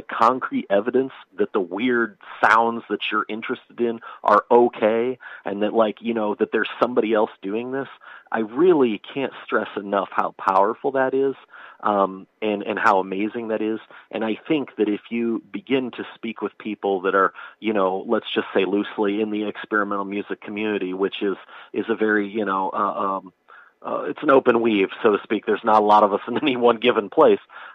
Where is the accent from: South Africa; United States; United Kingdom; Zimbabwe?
United States; Illinois; I'm from Southern Illinois, just a listener.